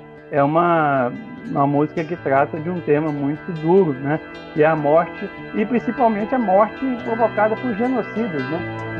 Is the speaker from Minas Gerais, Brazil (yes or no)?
yes; Minas Gerais, Brazil; now in Rio de Janeiro, Brazil; Eu moro no Flamengo e eu sou mineiro, né?